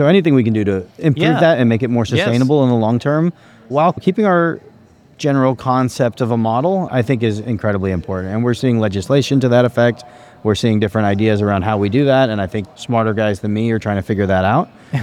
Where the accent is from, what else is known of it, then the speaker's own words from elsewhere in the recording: Wichita, Kansas, United States; I'm from Wichita, Kansas originally, yeah. Still where I live.